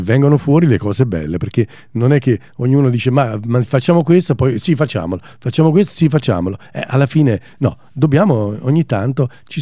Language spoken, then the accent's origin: Italian; Saviano, Campania, Italy; born there; Quando io vado giù a Saviano, il mio paesino dove sono nato